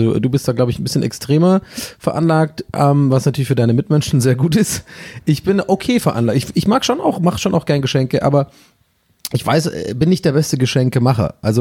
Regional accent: Baden-Württemberg, Germany; die haben auch so einen Keller, so typisch schwäbisch, man hat meistens bei uns h

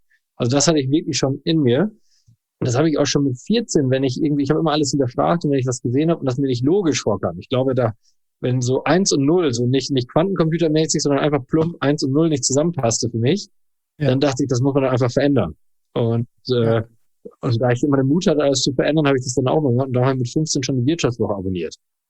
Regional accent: Rosendahl-Holtwick, North Rhine-Westphalia, Germany; der Ort heißt Rosendahl-Holtwig. Das ist ein 3500-Seelen-Ort mit tollen Menschen und dort bin ich als glückliches Kind auf dem Spielplatz, in dem Garten und auf dem Fußballplatz groß geworden.

